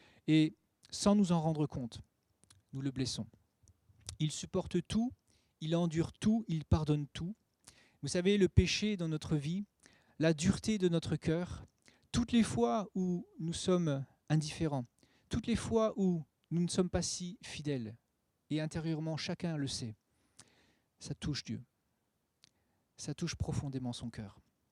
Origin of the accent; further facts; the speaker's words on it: France; mais nous, en tant que Français, je ne crois pas que ce soit concevable